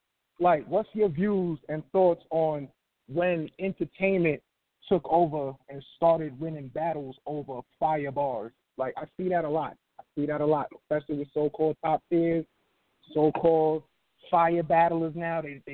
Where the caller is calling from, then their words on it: Brooklyn, New York, United States; We're coming from Brooklyn, East New York.